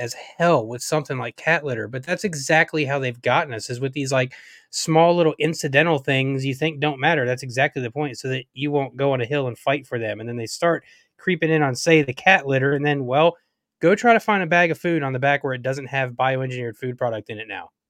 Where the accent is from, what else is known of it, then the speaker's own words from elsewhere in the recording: the South, United States; dude, I'm born and raised in the South.